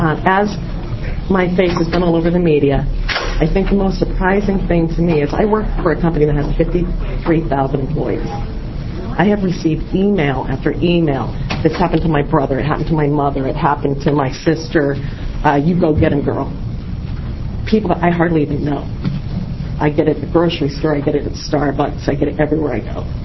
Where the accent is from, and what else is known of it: Wilsonville, Oregon, United States